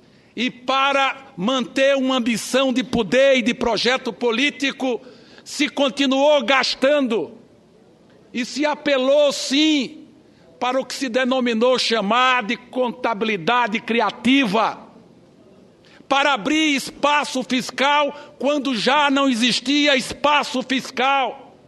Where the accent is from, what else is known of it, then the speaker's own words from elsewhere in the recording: Pernambuco, Brazil; Eu sou de Pernambuco, eu sou da terra de Luiz Inácio Lula da Silva, eu sou senador de Pernambuco, eu sou do Partido Socialista Brasileiro